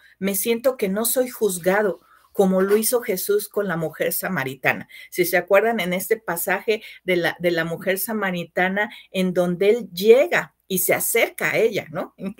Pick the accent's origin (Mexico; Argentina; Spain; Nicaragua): Mexico; Vemos que actualmente nuestro país, México, como América Latina, sigue siendo de los países más violentos, ¿no?